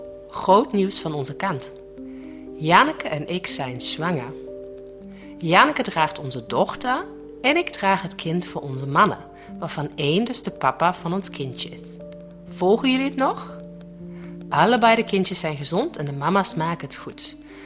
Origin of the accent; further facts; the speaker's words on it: Germany; Dutch is a second language; moved away as an adult; now in Netherlands; ik ben dus opgegroeid in Duitsland, dat hoor je.